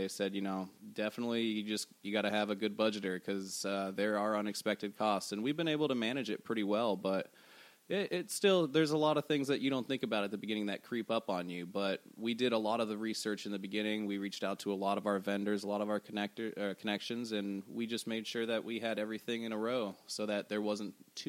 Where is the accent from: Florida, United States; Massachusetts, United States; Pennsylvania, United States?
Florida, United States; Safety Harbor; Actually, you know, we're locals. We're from Safety Harbor. We love the area.